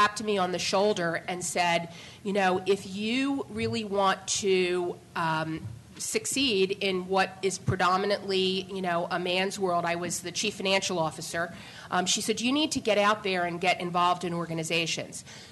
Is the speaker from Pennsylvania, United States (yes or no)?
yes; Philadelphia, Pennsylvania, United States; I apparently am the only local panelist. I am here from Philadelphia.